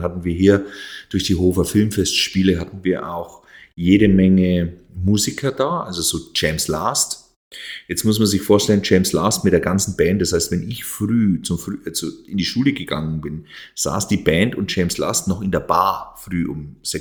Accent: Würzburg, Bavaria, Germany; Ich bin ja hier in Würzburg in dem Haus groß geworden.

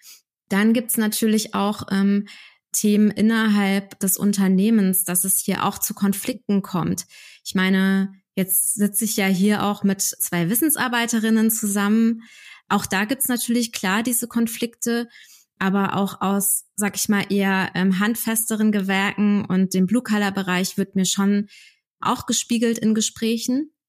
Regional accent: Rhineland-Palatinate, Germany; Aber ich komme aus der Westpfalz, das war, als ich Kind und Teenager war, die Hochburg für Nazis in wirklich im Westen Deutschlands. Ich bin damit auch aufgewachsen indirekt.

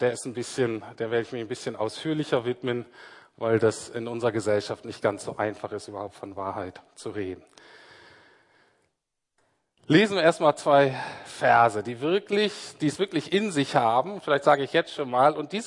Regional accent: Berlin, Germany; dass die eine ganz andere Sensibilität anscheinend haben als ich als Berliner.

